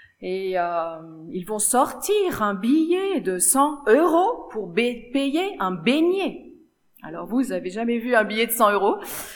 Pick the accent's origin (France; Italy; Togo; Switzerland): Switzerland; also born or lived in Belgium; je me moque pas des Suisses, je suis Suisse aussi.